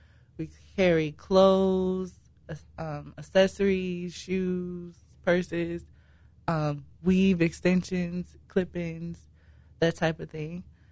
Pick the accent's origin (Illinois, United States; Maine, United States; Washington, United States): Illinois, United States; Chicago; Well, I'm from Chicago.